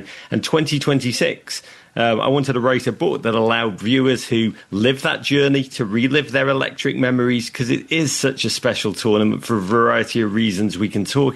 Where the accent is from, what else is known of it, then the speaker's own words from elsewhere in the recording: England, United Kingdom; But viewers, I am actually from England.